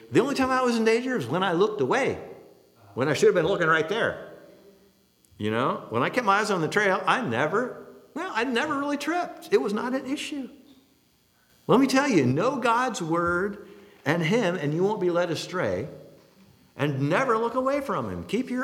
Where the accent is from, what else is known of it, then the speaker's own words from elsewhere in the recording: Washington, United States; I grew up in Washington.